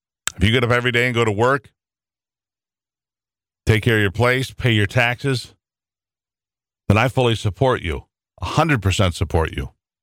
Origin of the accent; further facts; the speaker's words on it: United States; born there; Being an American is the greatest honor of my life. Being born here